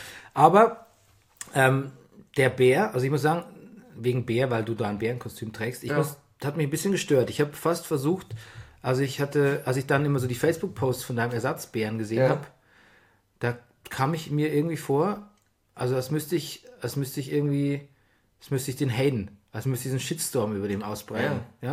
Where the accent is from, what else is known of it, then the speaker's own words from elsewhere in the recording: Southern Germany, Germany; Man hört mir natürlich immer noch an, dass ich aus dem Süden komme.